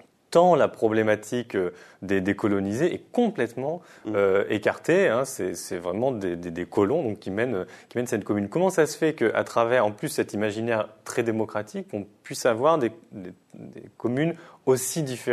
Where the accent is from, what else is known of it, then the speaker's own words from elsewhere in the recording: Lyon, Auvergne-Rhône-Alpes, France; Comme je suis de Lyon